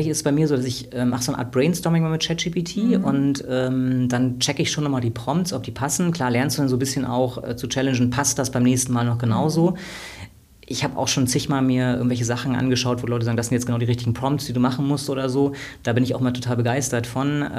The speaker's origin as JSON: {"language": "German", "region": "East Germany", "country": "Germany", "tie": "born there", "said": "ich bin im Osten geboren, mit 14 war die Wende"}